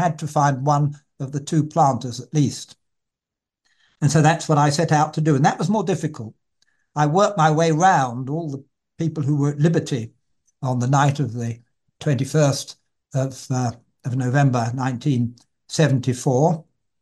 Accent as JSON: {"language": "English", "region": "England", "country": "United Kingdom", "said": "But of course, I'm very English, and I'm middle class."}